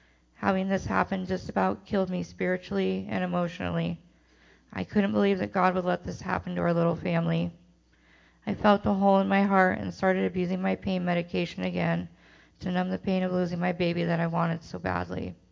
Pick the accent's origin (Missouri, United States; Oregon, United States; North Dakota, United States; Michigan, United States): Oregon, United States; Salem; I was raised in Salem, Oregon. I grew up with both my parents and an older brother.